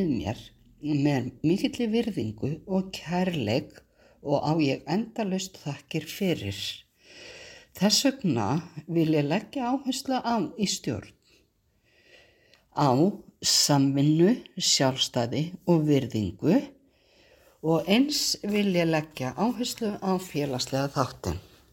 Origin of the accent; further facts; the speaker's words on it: Flateyri, Westfjords, Iceland; er 58 ára gömul, ég á 2 uppkomin börn og 3 ömmustelpur. Ég kem frá Flateyri í Önundarfirði fyrir vestan.